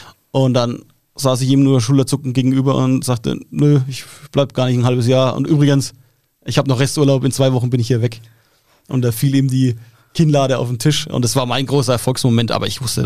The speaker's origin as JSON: {"language": "German", "region": "Bavaria", "country": "Germany", "said": "ich komme aus dem Landkreis Schweinfurt, ganz viel Industrie da vor Ort."}